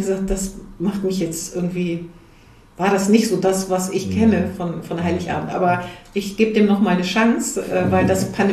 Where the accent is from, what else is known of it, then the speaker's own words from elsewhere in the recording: Hanover, Lower Saxony, Germany; mit dem bin ich in Mühlenberg aufgewachsen.